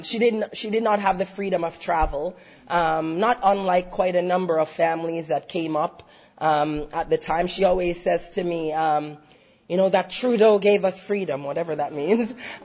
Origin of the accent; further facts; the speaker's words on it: Jamaica; now in United States; I grew up in Jamaica, in rural country Jamaica, with kerosene lamps and all of this, and outhouses.